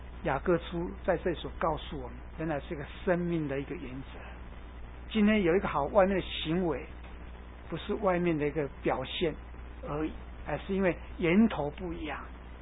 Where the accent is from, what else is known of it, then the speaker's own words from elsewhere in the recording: China; 所以我们中国人说有句话说，种瓜得瓜